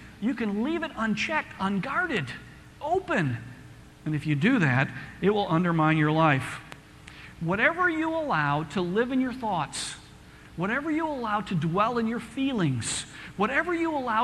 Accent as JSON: {"language": "English", "country": "United States", "said": "You know, we come from America where we do everything right."}